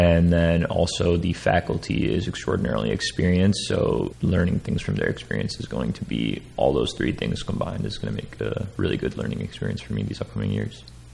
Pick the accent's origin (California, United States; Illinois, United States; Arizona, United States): Illinois, United States; Quad Cities; I'm from Western Illinois, from a place called the Quad Cities.